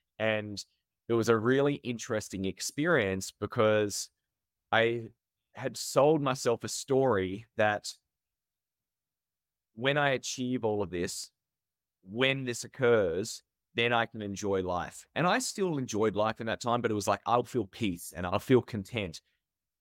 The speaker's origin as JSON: {"language": "English", "region": "Tasmania", "country": "Australia", "tie": "born or raised there", "said": "we didn't even have that exposure in where I grew up in Tasmania."}